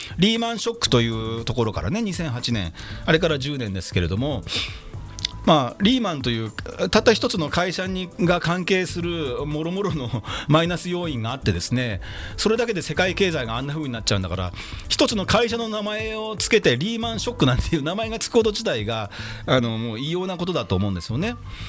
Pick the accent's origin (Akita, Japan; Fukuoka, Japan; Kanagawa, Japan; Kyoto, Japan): Kanagawa, Japan; Yokohama; 私地元横浜鶴見区出身前議員の … お届けしております